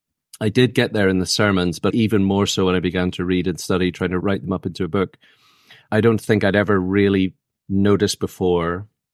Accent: Belfast, Northern Ireland, United Kingdom; also born or lived in United States / Tanzania; I lived in Tanzania till I was 8 and then back to Belfast to work on the accent for 10 years.

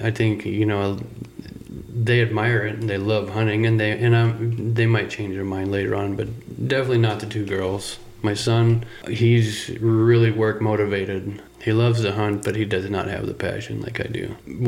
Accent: Ohio, United States; where I was born and raised in Ohio. You know, it's a dream of everyone's back there in the Midwest to see the West, to get to experience it.

